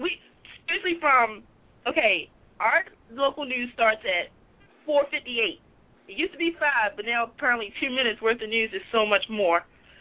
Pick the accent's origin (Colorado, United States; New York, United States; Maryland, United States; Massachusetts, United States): Maryland, United States; Baltimore; You know, I'm from Baltimore, but I'm a New England fan.